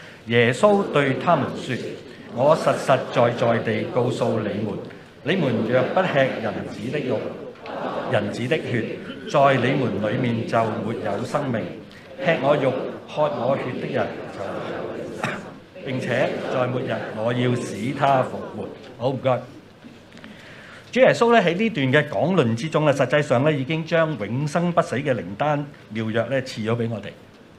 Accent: China; 通常我哋中國人諗到呢個講題咧

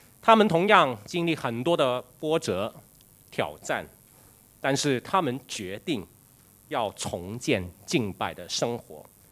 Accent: Mong Kok, Kowloon, Hong Kong; 因为我从小就住在旺角了，所以我是以前的这个区域的这个情况我是很了解的

